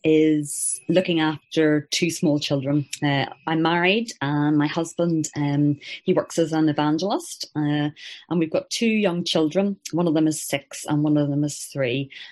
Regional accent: Northern Ireland, United Kingdom; so I grew up in Northern Ireland, very sort of happy, settled environment, very comfortable.

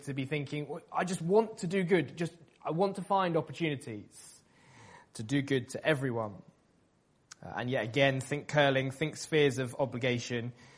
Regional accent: United Kingdom; they can see that I'm British and they can see that money just makes me awkward talking about it.

